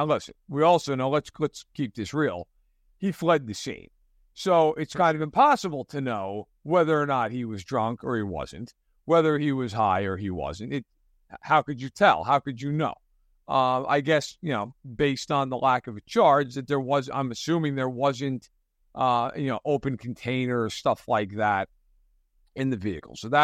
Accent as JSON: {"language": "English", "region": "East Coast", "country": "United States", "said": "I'm from the East Coast."}